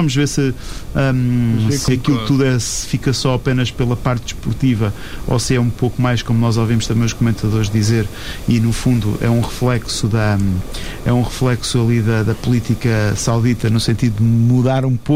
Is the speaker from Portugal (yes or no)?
yes; Portugal; somos portugueses.